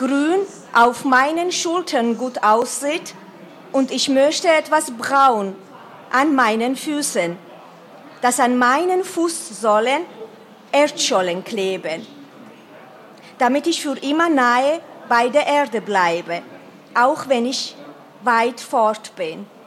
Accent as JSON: {"language": "German", "country": "Georgia", "said": "Ich komme aus Georgien, wie hier erwähnt wurde, und die Welt weiß das, dass 20% unseres Territoriums okkupiert wurde."}